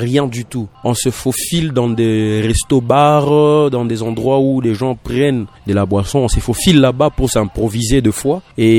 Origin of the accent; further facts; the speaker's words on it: DR Congo; On est chez nous, au Congo, je vous ramène à Bukavu.